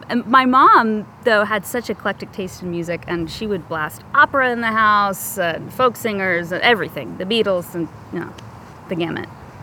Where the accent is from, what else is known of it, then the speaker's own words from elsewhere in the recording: Austin, Texas, United States; Now, growing up in Austin, I was exposed to country music everywhere.